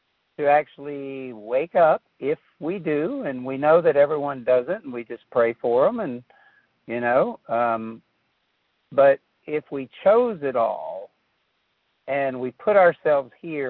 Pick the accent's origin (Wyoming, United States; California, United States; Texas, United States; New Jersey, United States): Texas, United States; You know, blue collar, hey, I grew up in Texas, Friday Night Lights, tough.